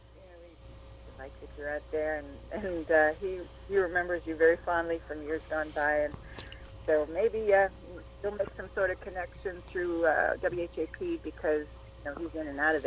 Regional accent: Canada; I'm from Canada, so I didn't grow up with any of this.

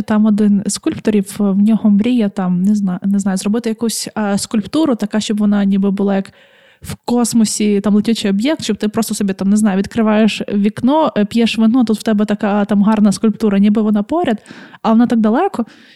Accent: Khmelnytskyi Oblast, Ukraine; вирішила навідати края, та звідки я родом. У мене там трошки Галичини намішано, трошки Буковини, і я така вся файна подоляночка. І, отже, поїхала я в Сатанів. Це, скажімо, як Трускавець Хмельницької області

